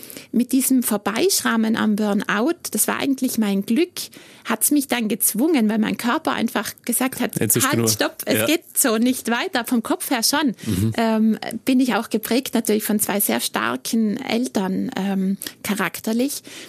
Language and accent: German; South Tyrol, Italy; Ich bin wirklich verwurzelte Südtirolerin.